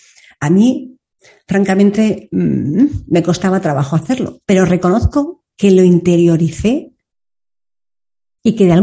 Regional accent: Madrid, Community of Madrid, Spain; volviendo a Madrid, que ya sabéis que soy madrileña

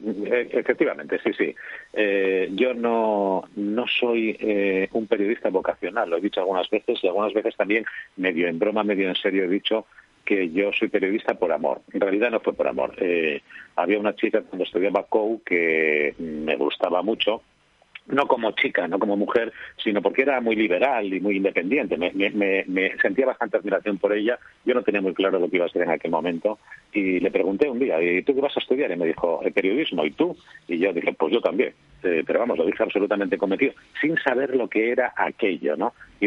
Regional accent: Gijón, Asturias, Spain; Sí, yo soy muy de Gijón en ese sentido, y yo necesito respirar, necesito el agua.

